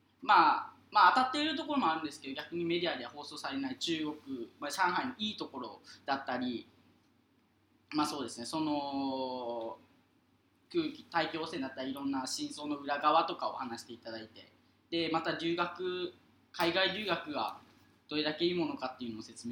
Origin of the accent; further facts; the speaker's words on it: Saga, Japan; 地元が佐賀県なんですけど、